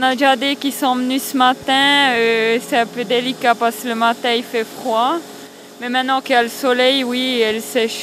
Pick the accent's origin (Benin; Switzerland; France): Switzerland; Pré-des-Rires, Bern; puis je viens du Pré-des-Rires. C'est entre Moutiers et Bellelay.